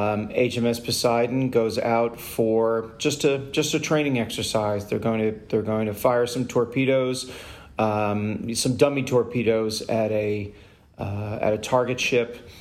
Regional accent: United States; As an American, I think of it as the Cape Cod of China.

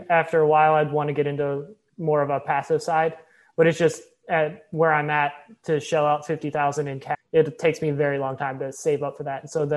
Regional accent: Illinois, United States; I grew up in Illinois, so I'm from the Midwest.

